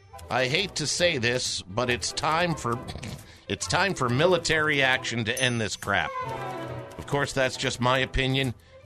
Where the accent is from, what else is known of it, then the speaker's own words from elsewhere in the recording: Columbia, Missouri, United States; born there; also born or lived in Chicago / Richmond / Indianapolis / Temple; now in Memphis, United States; I was born in Columbia, Missouri, lived in Chicago, Richmond, Indianapolis, Temple, Brownsville, Harlingen, Texas, Berger, Memphis, Naples, and then back to Memphis. Now living there in Tennessee.